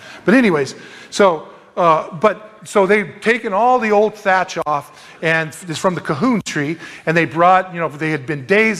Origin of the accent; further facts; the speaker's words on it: United States; I mean, as an American, you walk around and you just go, this would never pass inspection.